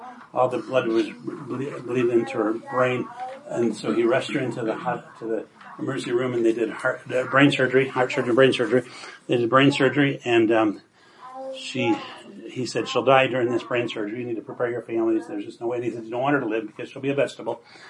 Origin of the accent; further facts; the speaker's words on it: Inkom, Idaho, United States; We're from Pocatello. I was raised in Income, raised with 9 siblings in a 2-bedroom house with no indoor plumbing, up Buckskin, or up Rabbit Creek, if you have any idea where that is.